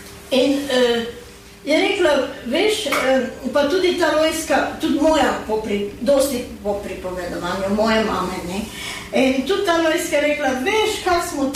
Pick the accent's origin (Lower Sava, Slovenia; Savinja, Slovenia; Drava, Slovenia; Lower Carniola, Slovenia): Drava, Slovenia; Studenci; born there; na Studence, moj rojstni kraj